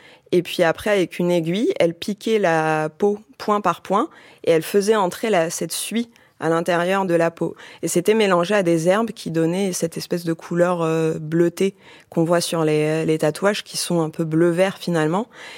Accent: Algeria; Moi, je suis d'origine algérienne. J'ai grandi en Algérie

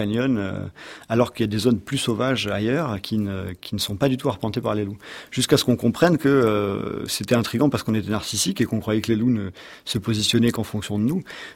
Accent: Provence-Alpes-Côte d'Azur, France; Moi personnellement je viens du Var

